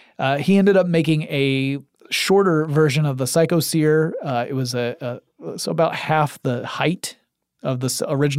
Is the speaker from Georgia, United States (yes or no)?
yes; Atlanta, Georgia, United States; Like, you can tell I'm from Atlanta because all soft drinks become Coke eventually.